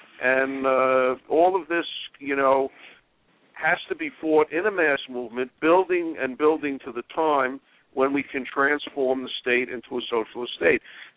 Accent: New York, United States; Now, I'm from New York, so I can only speak to New York

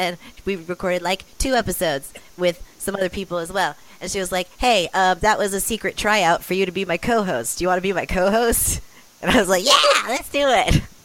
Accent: The Woodlands, Texas, United States; born there; Well, it all started when I was born on January 30th, 1992, in the Woodlands, Texas.

